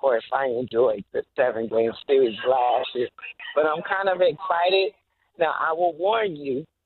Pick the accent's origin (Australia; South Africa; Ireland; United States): United States; Oakland, California; Born and raised in Oakland. And grew up like over the overpass, 15-minute walk from the Coliseum Bar.